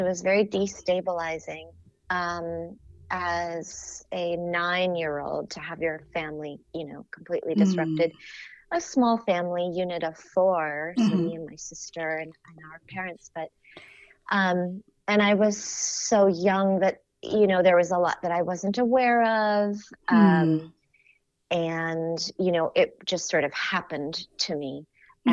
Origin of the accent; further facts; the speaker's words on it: Contra Costa County, California, United States; I grew up in the East Bay, which is kind of a large area, so specifically Contra Costa County.